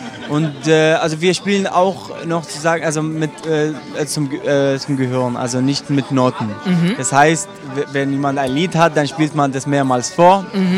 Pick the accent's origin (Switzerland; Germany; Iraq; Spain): Iraq; German is a second language; es war in der Musikschule in Irak, ist mein Heimatland.